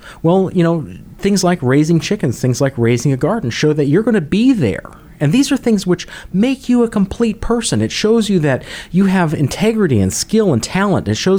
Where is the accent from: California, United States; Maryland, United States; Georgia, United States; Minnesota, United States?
Minnesota, United States; I'm from Minnesota, okay? The thing that I miss most at the Minnesota State Fair was the deep fried cheese curds.